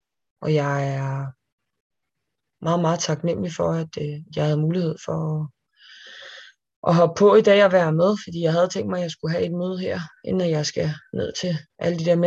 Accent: Næstved, Zealand, Denmark; kom ind på sådan et herberg her i Næstved, hvor jeg kommer fra

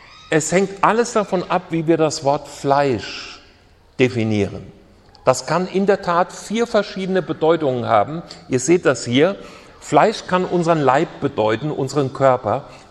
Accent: Hesse, Germany; Ich muss euch etwas aus meiner nordhessischen Heimat erzählen. Ich bin im Schwalm-Eder-Kreis aufgewachsen, da fließt die Schwalm, ein Fluss.

